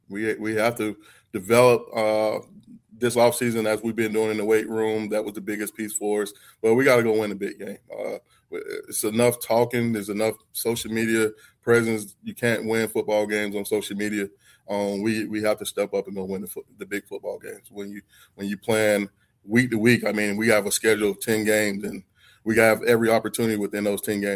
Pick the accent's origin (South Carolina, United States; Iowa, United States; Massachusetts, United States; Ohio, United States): South Carolina, United States; Rock Hill; hey, I'm from Rock Hill, and we're going to use that as a stamp. No, it's something about it. And it's really hard to explain because I actually played for the Red Devils youth league when I was here growing up.